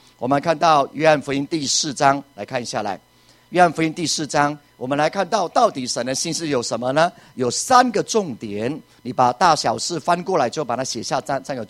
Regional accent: Puli, Nantou County, Taiwan; 我的老家还在普里啊

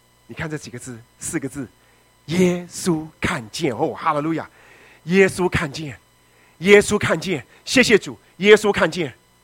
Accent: China; 所以我们中国人跟犹太人有些地方很像。

